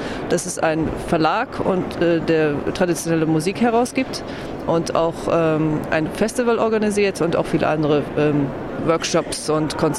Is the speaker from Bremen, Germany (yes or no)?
yes; Bremen, Germany; moved away as an adult; also born or lived in Aachen, Germany; now in Riga, Latvia; Ja, also ich kann nicht sagen, dass ich gebürtige Bremerin bin, weil ich hier in Aachen geboren bin, aber in Bremen aufgewachsen. Aber ich wohne jetzt schon seit 1994 in Lettland, in Riga, und habe da studiert und arbeite dort und mein ganzes Erwachsenenleben